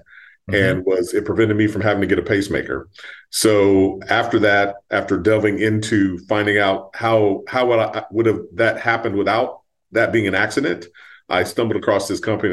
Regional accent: Midwest, United States; Well, I'm originally from the Midwest

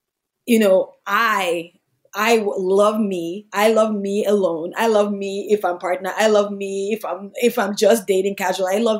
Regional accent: Nigeria; And as you know, I'm Nigerian and my country has a lot more conservative ideas around womanhood. And I grew up there and felt the restriction of it.

